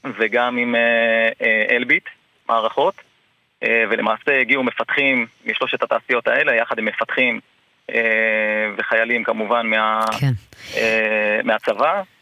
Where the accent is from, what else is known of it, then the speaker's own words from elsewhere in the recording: Dimona, Southern District, Israel; אני בגדול כנער וכילד עד סדר גודל של גיל 25 פחות או יותר, גדלתי בדימונה.